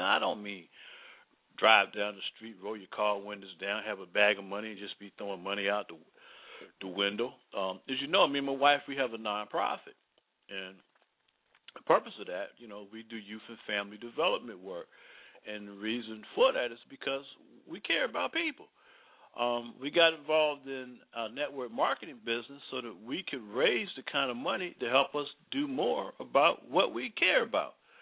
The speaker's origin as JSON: {"language": "English", "town": "Baltimore", "region": "Maryland", "country": "United States", "tie": "born or raised there", "moved": "yes", "said": "I saw this before I left my hometown of Baltimore, Maryland"}